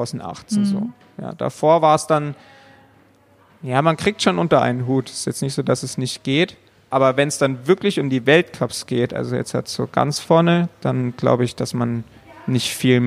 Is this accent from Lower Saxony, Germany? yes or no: no; Bavaria, Germany; Also ich komme aus dem Allgäu.